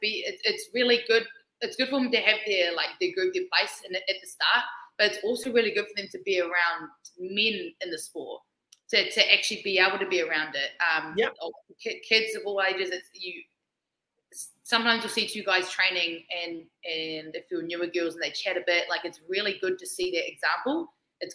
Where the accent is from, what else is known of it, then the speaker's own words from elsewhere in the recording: New Zealand; Hey, sue me, I'm Kiwi. Talking English over here.